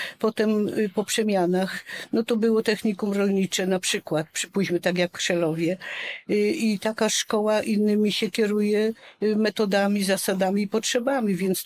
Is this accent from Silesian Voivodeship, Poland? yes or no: no; Jędrzejów, Świętokrzyskie Voivodeship, Poland; born there; dlatego ja się urodziłam w Jędrzejowie